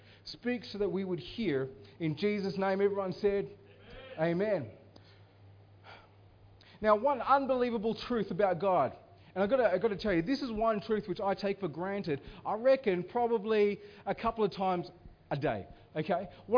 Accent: Armadale, Western Australia, Australia; Okay, I'm from Armidale. It's like the ghetto of Perth.

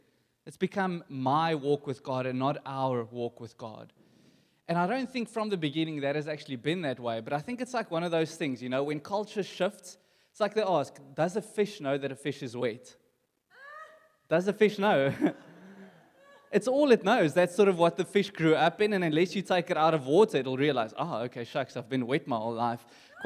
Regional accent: Johannesburg, Gauteng, South Africa; I'm from Joburg side.

